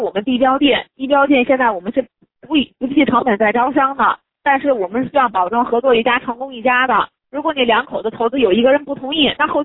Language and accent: Chinese; Zhangjiakou, Hebei, China; 因为 我也是北方人，我家是张家口的